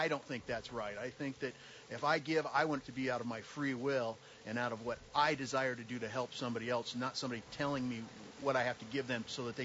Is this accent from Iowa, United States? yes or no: yes; Iowa, United States; I grew up in Iowa originally and relate to all those snowstorms and roads.